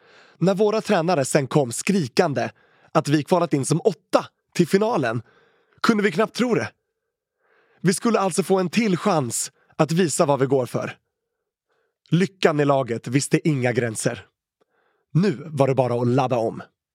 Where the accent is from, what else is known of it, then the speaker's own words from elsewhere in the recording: Sweden; Sverige kallar också på mig. Mitt hemland där jag har mina rötter och en djup känslomässig anknytning.